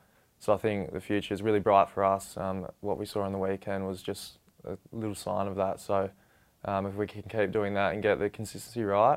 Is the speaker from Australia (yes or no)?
yes; Bunbury, Western Australia, Australia; I have all my friends and family from here, so I'm from obviously from Bunbury, 2 hours away.